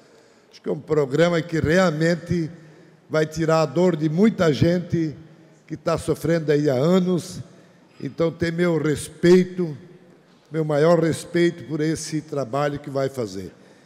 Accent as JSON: {"language": "Portuguese", "town": "Taió", "region": "Santa Catarina", "country": "Brazil", "tie": "born or raised there", "lives_now": "Pouso Redondo, Brazil", "said": "lá na cidade de Taió, que é minha terra natal, apesar que eu estou em Pouso Redondo hoje"}